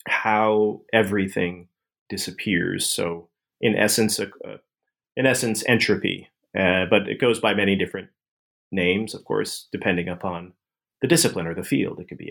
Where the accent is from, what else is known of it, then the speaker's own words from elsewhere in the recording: East Coast, United States; moved away as an adult; now in California, United States; I'm from the East Coast, and I've lived there my whole life. I grew up there, and I went to school there. And then when I moved out to California to start at Stanford, which was 2006